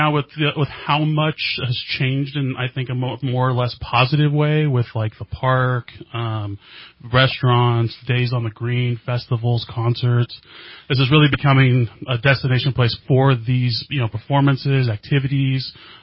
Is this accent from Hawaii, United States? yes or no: no; California, United States; moved away as an adult; now in Redding, United States; I moved up here originally from the Bay Area about in 2005, and then I married up here and got to live the Northern California life and raise 5 children.